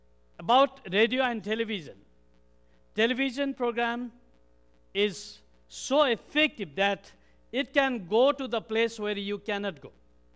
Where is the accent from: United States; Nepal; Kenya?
Nepal; now in Kathmandu, Nepal; Well, this is what Nepal looks like. This Himalaya mountain is just in front of my hometown where I was born. Now I live in Kathmandu, but it could be seen from my hometown